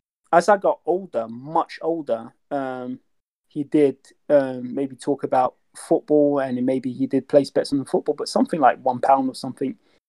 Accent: London, United Kingdom; I am 34 years old. I am from North London. I represent a black and ethnic minority background. My original background is black African

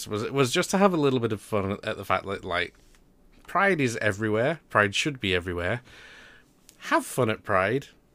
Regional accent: United Kingdom; We're quite fortunate as British people to have the NHS

